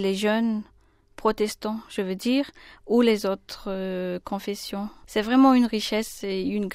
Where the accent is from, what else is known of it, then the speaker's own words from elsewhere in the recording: Madagascar; Même dans mon pays, là où j'étais à Madagascar